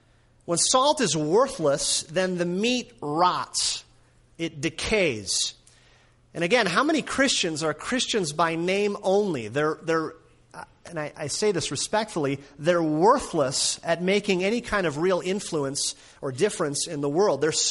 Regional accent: Minnesota, United States; I grew up, my brothers and I grew up in Minnesota. And we grew up in the country on a little sort of a hobby farm.

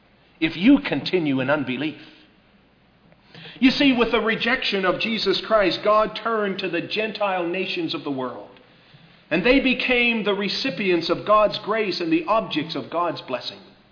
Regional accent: United States; And as an American, we look at a verse like this, we ought to tremble in our shoes.

